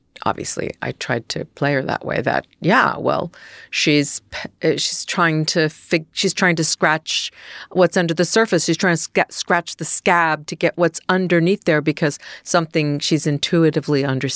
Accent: Kansas, United States; born there; I was born in Kansas.

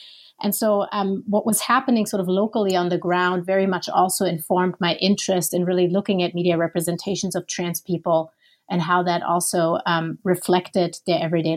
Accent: Germany; now in Minneapolis, United States; I'm originally from Germany.

